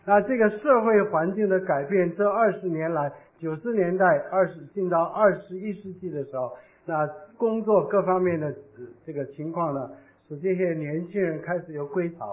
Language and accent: Chinese; China; 这是美国的调查，不是我们中国人的调查。